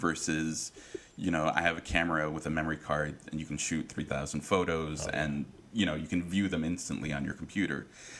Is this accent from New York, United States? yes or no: no; California, United States; growing up in the Bay Area, where there's more of a sense of collective and community and artists supporting each other